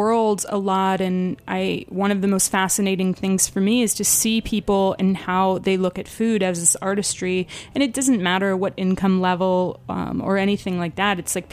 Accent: California, United States; also born or lived in Central America; I think being from California first, and I'm from Southern California, so I think, you know, you're surrounded by fresh produce year round

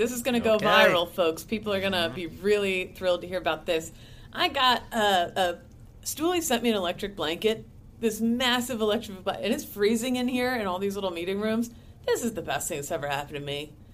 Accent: Appalachia, United States; It's like, here's what I grew up eating poor in the Appalachian Mountains. And literally everything on the list, I was like, oh my God, that's what I grew up eating.

